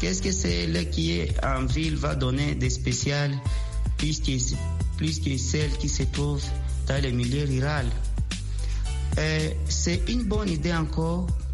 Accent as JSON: {"language": "French", "country": "DR Congo", "said": "ici chez nous, en République démocratique du Congo"}